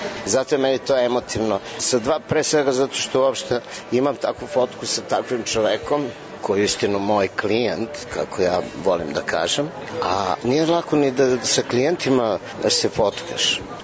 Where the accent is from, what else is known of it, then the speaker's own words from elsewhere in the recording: Belgrade, Serbia; Pre svega da je ta fotografija nastala u Beogradu, u mom rodnom gradu.